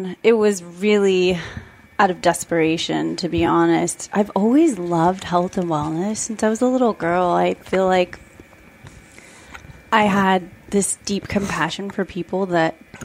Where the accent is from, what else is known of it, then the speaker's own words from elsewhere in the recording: Salinas, California, United States; I grew up in Salinas, California.